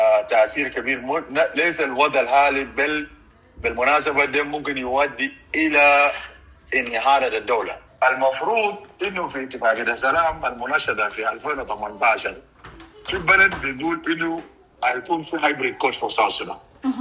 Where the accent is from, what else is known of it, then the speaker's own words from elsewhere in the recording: South Sudan; نحن شعب جنوبي